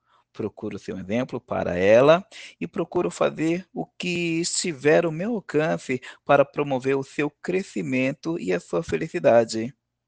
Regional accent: São Paulo, Brazil; Eu sou de São Paulo, capital, que é onde eu estou

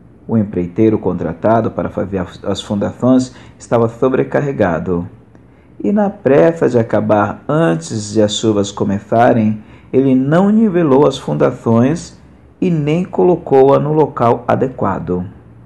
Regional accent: São Paulo, Brazil; sou de São Paulo, capital, aonde estou

